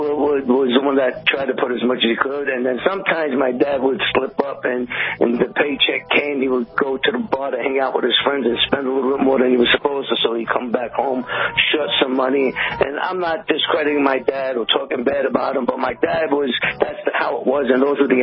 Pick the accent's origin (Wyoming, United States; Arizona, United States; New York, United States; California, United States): New York, United States; Brooklyn; I grew up in Brooklyn, New York. It was a tough neighborhood. It was called Bedford-Stuyvesant.